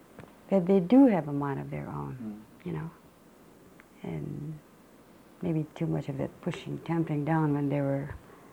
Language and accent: English; Philippines; I was raised as a Filipina.